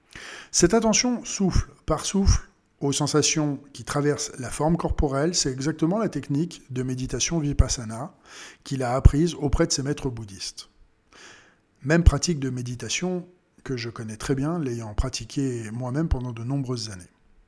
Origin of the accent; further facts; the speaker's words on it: France; accent: French; Je pense qu'avec mon accent très français, ceux qui débutent en anglais ou n'ont pas de grandes notions pourront tout de même comprendre.